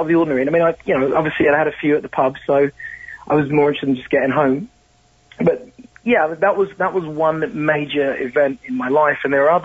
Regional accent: London, United Kingdom; growing up in London, you know, very old society, ghosts come with the territory, right?

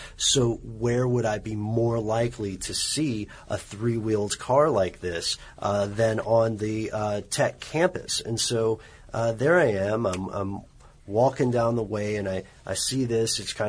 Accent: Nashville, Tennessee, United States; born there; I was born in Nashville

